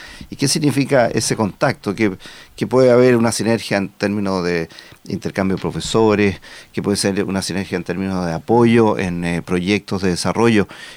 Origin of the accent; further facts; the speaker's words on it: Chile; sentirse muy orgulloso como chileno